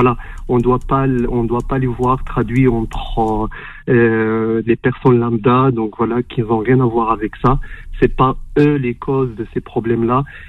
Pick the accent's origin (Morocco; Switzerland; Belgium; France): Morocco; Moi, je suis marocain.